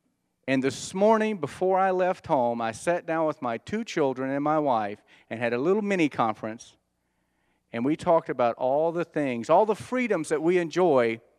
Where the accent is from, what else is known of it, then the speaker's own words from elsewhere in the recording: Nashville, Tennessee, United States; Also, welcome to my hometown, Nashville, Tennessee, America's Music City.